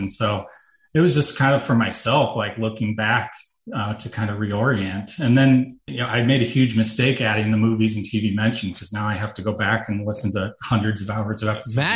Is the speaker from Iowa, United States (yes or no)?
yes; Des Moines, Iowa, United States; I'm coming from Iowa.